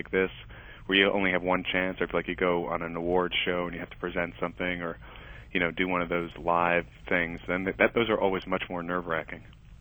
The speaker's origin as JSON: {"language": "English", "town": "New York City", "region": "New York", "country": "United States", "tie": "born or raised there", "said": "And then we grew up in New York City."}